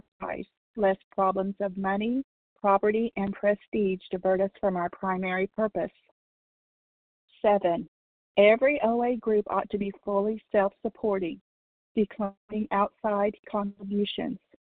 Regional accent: Oklahoma, United States; a grateful, recovered, compulsive overeater, and I'm from Oklahoma.

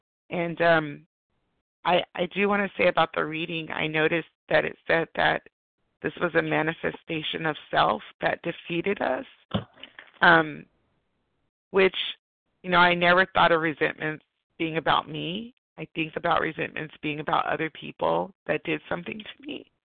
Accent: California, United States; Greetings. … compulsive overeater. I'm from Southern California, and I'm a newcomer.

